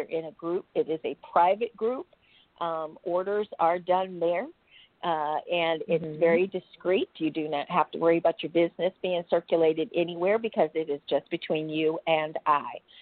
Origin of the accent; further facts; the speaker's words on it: Cleveland, Ohio, United States; also born or lived in Chicago; I grew up in Cleveland, Ohio, but Chicago was my home for 5 years, okay?